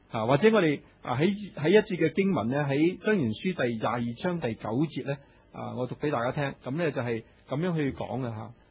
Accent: China; 在圣经里面都有讲这个眼红啊，我们中国人都有眼红是吧，即是妒忌人。

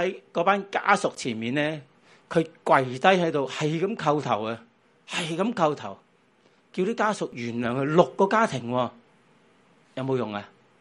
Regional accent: Hong Kong; 我哋香港人最明嘅认罪系咩？系碌卡啫嘛

